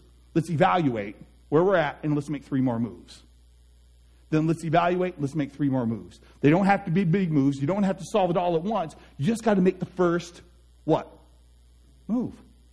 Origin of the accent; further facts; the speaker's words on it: Detroit, Michigan, United States; now in Barrs Mills, United States; I grew up in Detroit. So moving from Detroit to Barrs Mills. My wife grew up on a farm. I did not. I grew up in Southwest Detroit. So on the Southwest side.